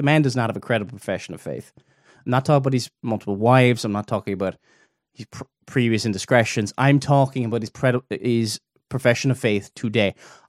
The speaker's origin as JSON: {"language": "English", "country": "Ireland", "said": "I'm from the Republic of Ireland"}